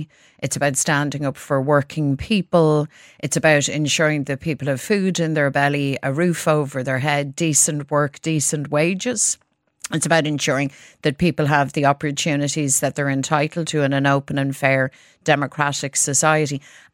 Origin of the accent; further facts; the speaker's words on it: Ireland; We're Irish Republicans. We're the party of Irish reunification